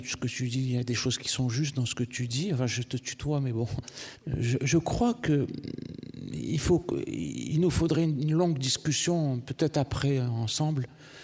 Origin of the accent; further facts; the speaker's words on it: Algeria; parce que moi je me sens algérien, je suis franco-algérien, je suis algérien. J'assume, je suis algérien.